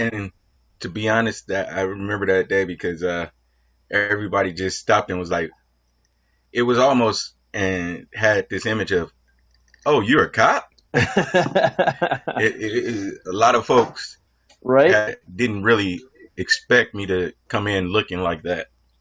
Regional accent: Detroit, Michigan, United States; So born and raised Detroit, Michigan. Love it. Left the city for about 12 years

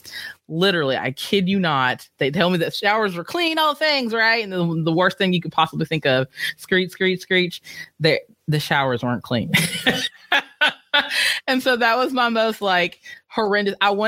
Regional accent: Owensboro, Kentucky, United States; the annual International Barbecue Festival, which is held in my hometown of Owensboro, Kentucky, is held.

